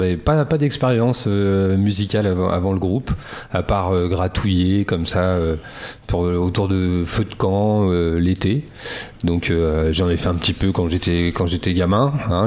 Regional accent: Normandy, France; now in La Tremblade, France; Je viens de Normandie.

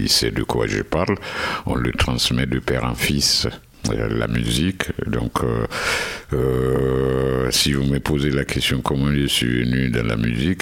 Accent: Guinea; now in France; un Guinéen qui est issu de la famille musicienne … Et je vis en France, ça fait 26 ans maintenant

